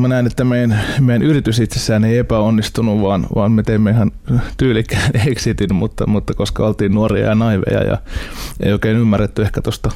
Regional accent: Hanko, Uusimaa, Finland; mä oon kotoisin Hangosta, Suomen eteläisimmästä kaupungista, mikä on äärimmäisen hieno paikka mun mielestä edelleen. Kaipaan sinne takaisin.

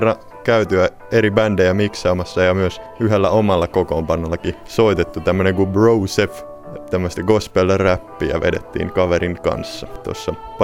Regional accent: Kauniainen, Uusimaa, Finland; now in Pori, Finland; ja tulen Kauniaisista ja nyt muuttanut syksyllä tänne Poriin.

